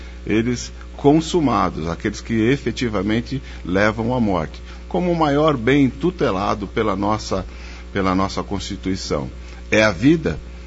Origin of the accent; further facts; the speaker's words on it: São Caetano do Sul, São Paulo, Brazil; Eu sou de São Caetano, mas inscrito na Ordem dos Advogados do Brasil, subseção de Santo André, 38ª subseção, porque o meu escritório fica aqui em Santo André, então milito em Santo André. Aliás, vivo hoje muito mais em Santo André do que em São Caetano